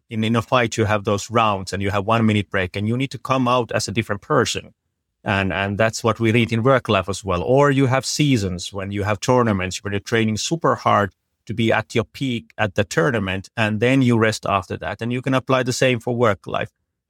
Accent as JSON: {"language": "English", "country": "Finland", "tie": "born or raised there", "said": "So I was born and raised in Finland. My father is from Sri Lanka, so I was kind of the odd one out and started to train martial arts as a young kid there."}